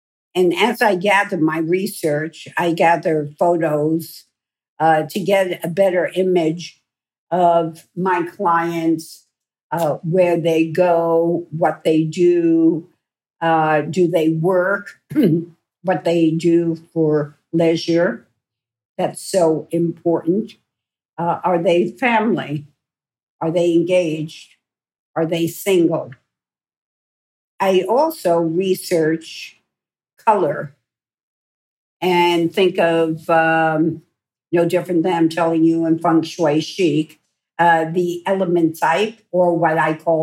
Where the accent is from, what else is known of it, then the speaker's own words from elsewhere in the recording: Queens, New York, United States; When I was about 8 years old, I was growing up in Queens, New York.